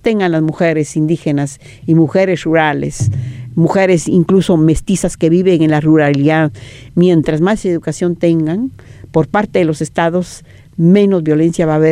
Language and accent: Spanish; Guatemala; vengo de Guatemala, maya quiché